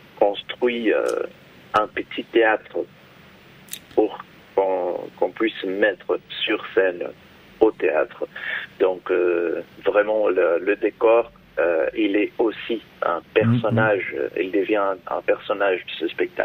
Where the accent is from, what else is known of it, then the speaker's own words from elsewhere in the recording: Brazil; Donc, et nous venons de Brésil, tous les deux.